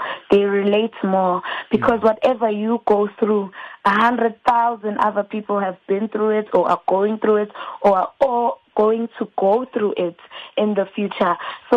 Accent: Boksburg, Gauteng, South Africa; also born or lived in Benoni; We are from Limpopo, Ramashashane, and I have lived in the East Rand for my entire life. I was born in Benoni, brought up in Boksburg, and Benoni is next to Boksburg.

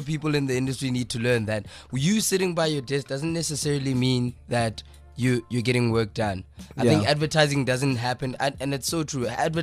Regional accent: Polokwane, Limpopo, South Africa; I mean, I'm from Polokwane, Flora Park.

